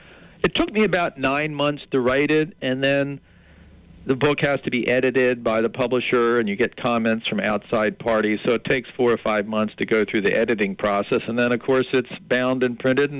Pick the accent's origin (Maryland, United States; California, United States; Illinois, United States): Maryland, United States; Well, I'm from Maryland